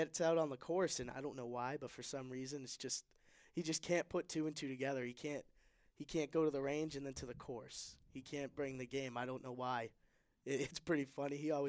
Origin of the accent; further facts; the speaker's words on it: Salem, New Hampshire, United States; I am from New England, specifically the Salem, New Hampshire region.